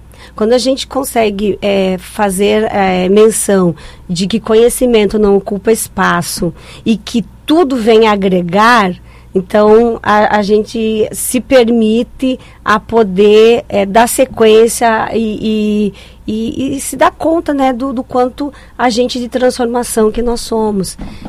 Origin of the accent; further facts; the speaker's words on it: Rio Grande do Sul, Brazil; eu venho do interior, lá do interior do Rio Grande do Sul, a gente não tinha acesso à música clássica, à música erudita.